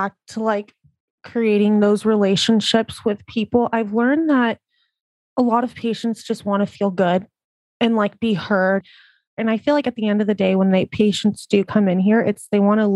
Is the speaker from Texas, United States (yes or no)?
no; El Centro, California, United States; now in San Diego, United States; So I grew up in a small town in El Centro in the Imperial Valley. It's about 2 hours east. When I turned 19, I moved up to San Diego, just wanted to get out of my small little bubble.